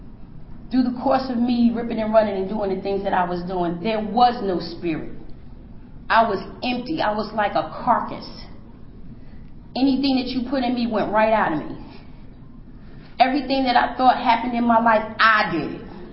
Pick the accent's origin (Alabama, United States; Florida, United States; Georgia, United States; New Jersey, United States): New Jersey, United States; Newark; now in Woodbridge, United States; I live in Woodbridge, Virginia. Little itty bitty small town. I migrated there by way of Newark, New Jersey. That's my home. That's where I come from.